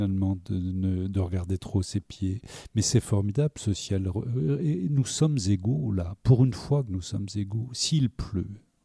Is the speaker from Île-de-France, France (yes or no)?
no; Quimper, Brittany, France; je viens de Bretagne, que je suis né à Quimper, qui est la patrie de Marc Jacob.